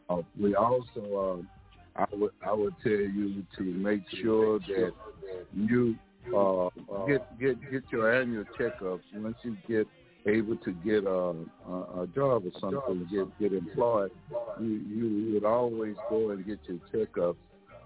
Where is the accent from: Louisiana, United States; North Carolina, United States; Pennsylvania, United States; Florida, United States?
Louisiana, United States; I know a lot of you guys are from Mobile, Alabama. I'm from Louisiana. And we have the hurricane.